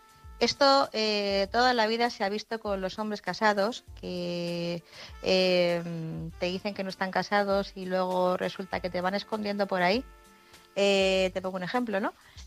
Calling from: Madrid, Community of Madrid, Spain; corresponsal de Madrid.

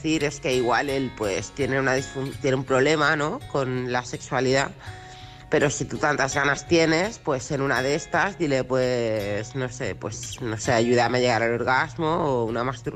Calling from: Barcelona, Catalonia, Spain; de Barcelona.

